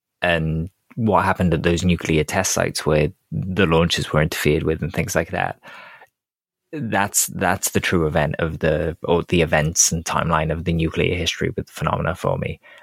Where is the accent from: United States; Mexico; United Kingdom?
United Kingdom; Wales; You'd be surprised at the aggro I get for just being Welsh.